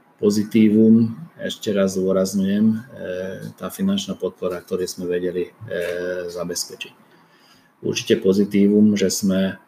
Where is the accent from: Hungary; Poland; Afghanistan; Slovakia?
Hungary; Slovak is a second language; prišiel som ja z Maďarska